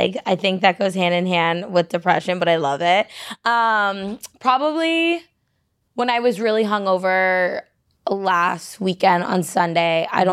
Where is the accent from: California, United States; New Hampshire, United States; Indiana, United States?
New Hampshire, United States; Like, I'm a bitch from New Hampshire.